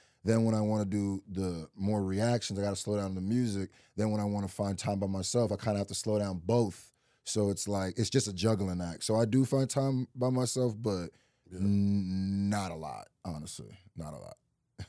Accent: Nebraska, United States; born there; also born or lived in Nigeria; Most of the time when I tell people I'm from Nebraska, they're like, you're from what? Like, they don't even know what it is. But like, originally my parents are from Nigeria.

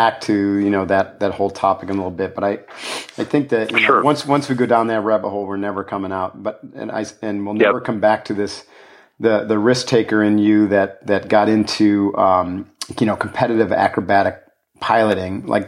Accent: New York, United States; I grew up in the Adirondack Mountains, which is also very different than New Mexico

